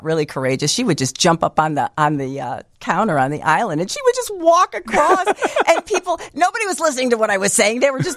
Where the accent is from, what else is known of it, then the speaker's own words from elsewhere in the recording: Niles, Illinois, United States; I'm very local. I grew up in Niles, and I started at Western Illinois University, but then I transferred to Columbia when I really decided I wanted to go into radio.